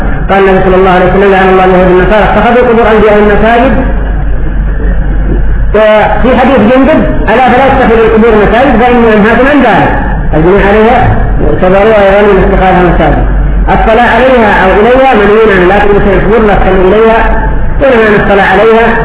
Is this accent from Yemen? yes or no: yes; Yemen; وعندنا في اليمن المتزوج يقوم بسرعه قبل الولي